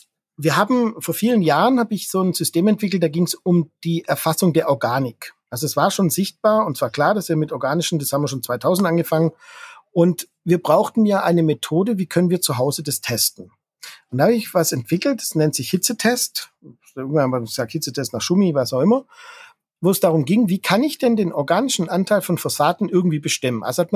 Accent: Baden-Württemberg, Germany; für mich als Schwabe natürlich

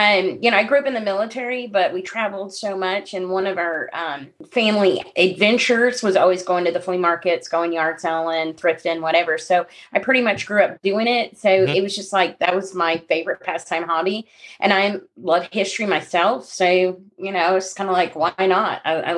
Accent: Philippines; born there; also born or lived in Middle East; I lived in the Middle East. I was born in the Philippines. I've been in many countries.

